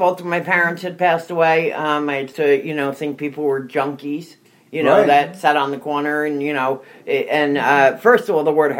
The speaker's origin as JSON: {"language": "English", "town": "Newark", "region": "New Jersey", "country": "United States", "said": "I am from Newark, New Jersey."}